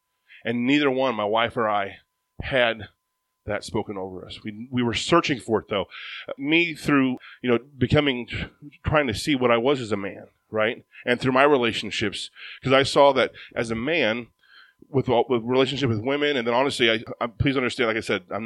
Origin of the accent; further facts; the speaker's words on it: Ottumwa, Iowa, United States; But so I grew up in Ottumwa, Iowa. How many ever heard of that before?